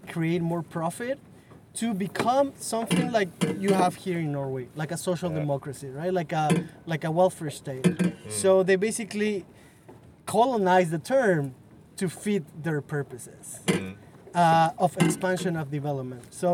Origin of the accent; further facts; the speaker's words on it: Peru; Yeah, I'm from Peru.